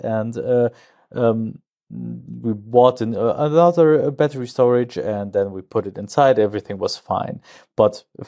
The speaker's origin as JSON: {"language": "English", "town": "Cologne", "region": "North Rhine-Westphalia", "country": "Germany", "lives_now": "Aachen, Germany", "said": "I'm originally from Cologne. So in Germany, we say Köln-Jung. Then I moved to Aachen because of my studies 10 years ago, roughly 11"}